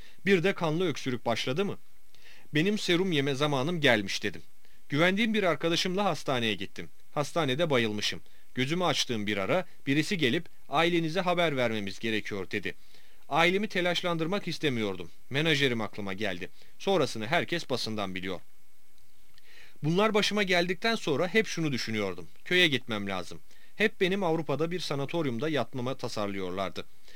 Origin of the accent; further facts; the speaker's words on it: Istanbul, Turkey; Bir de benim hiç köyüm olmadı. İstanbul'da doğdum, büyüdüm. Babam da İstanbul'da doğmuş, büyümüş. Memleketi olan İnebolu'yu babamdan bile önce gidip gördüm çünkü çok merak ediyordum.